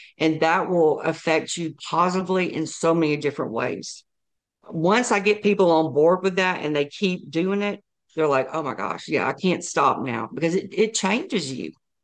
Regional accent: Alabama, United States; because I'm from Alabama and I grew up in the church

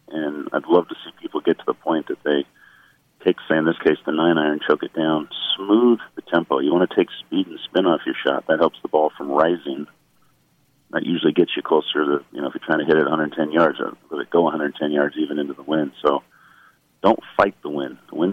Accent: Washington, United States; I grew up in Washington State.

